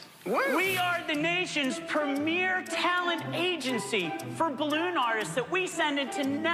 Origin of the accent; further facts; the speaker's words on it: Tampa, Florida, United States; I'm from sunny Tampa, Florida